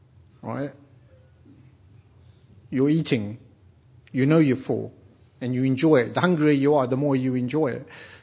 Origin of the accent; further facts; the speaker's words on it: London, United Kingdom; I can see you're not, sorry, I'm from London, that's what they say in London, what's your problem?